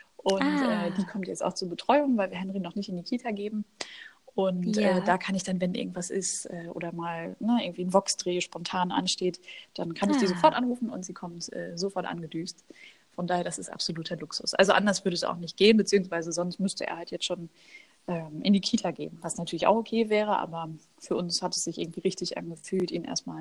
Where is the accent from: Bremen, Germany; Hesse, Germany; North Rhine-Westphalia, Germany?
North Rhine-Westphalia, Germany; Ich bin im Ruhrgebiet groß geworden, geboren und da schlägt auch immer noch mein Herz.